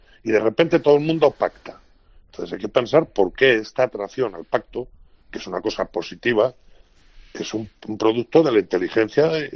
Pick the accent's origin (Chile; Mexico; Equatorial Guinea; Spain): Spain; me parece como ciudadano español